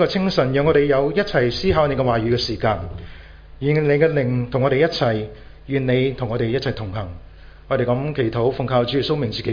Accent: China; 我们中国人说人生不如意事十常八九

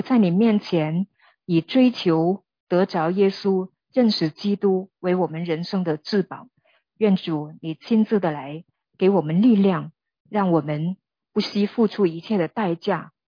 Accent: Hong Kong; 我们香港人哈啊，或者信徒也是，

